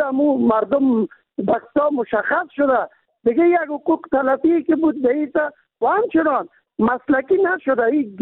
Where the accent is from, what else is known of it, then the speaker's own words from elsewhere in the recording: Kabul, Afghanistan; همین باجر که ما از کابل هستیم